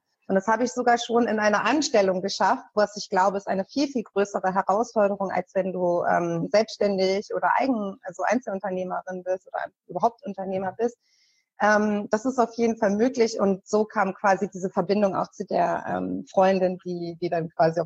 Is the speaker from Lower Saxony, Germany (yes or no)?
yes; Hanover, Lower Saxony, Germany; ich komme zwar aus Hannover und habe auch viele Jahre in Hannover gelebt